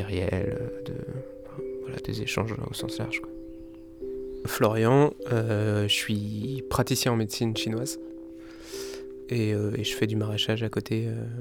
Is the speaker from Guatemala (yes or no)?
no; Brittany, France; also born or lived in Île-de-France; Je viens de Bretagne, en campagne près de Rennes. J'ai un papa agriculteur et une maman agricultrice sur une partie aussi de sa carrière.